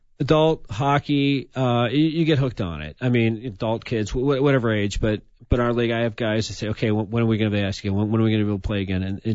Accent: St. Louis, Missouri, United States; I'm from St. Louis, Missouri. My dad took me to a St. Louis Blues game when I was 5 years old

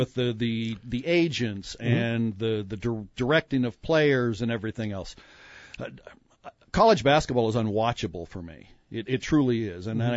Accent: Cornville, Arizona, United States; I see people from my hometown, Cornville, Arizona.

